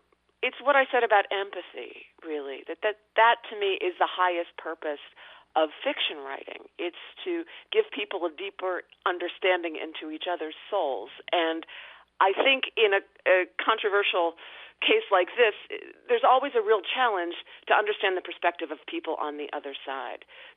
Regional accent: Pennsylvania, United States; When I grew up in Pennsylvania, this was pre-internet, and so if anything, the community was more isolated then than it is today.

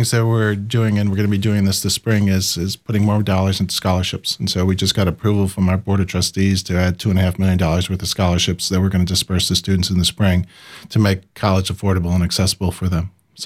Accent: Buffalo, New York, United States; I grew up in Buffalo, New York.

